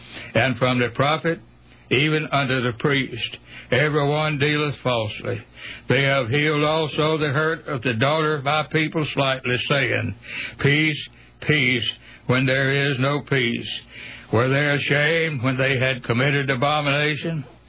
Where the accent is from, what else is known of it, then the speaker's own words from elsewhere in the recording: East Spencer, North Carolina, United States; from East Spencer, North Carolina